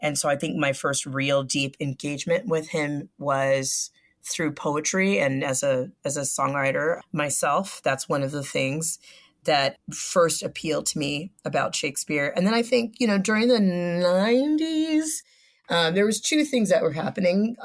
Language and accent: English; San Diego, California, United States; Because I am from San Diego, and San Diego is a very, very diverse place, and it has, you know, some of the largest immigrant communities.